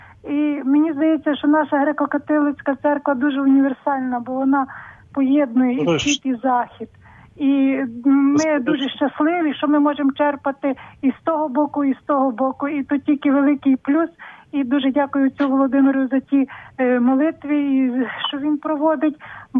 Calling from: Ternopil, Ternopil Oblast, Ukraine; я з Тернополя.

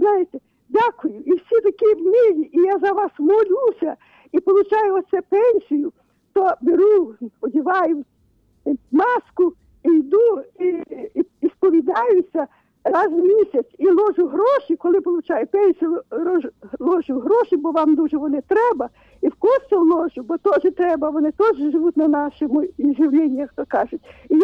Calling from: Rivne, Rivne Oblast, Ukraine; Я з Рівно дзвоню.

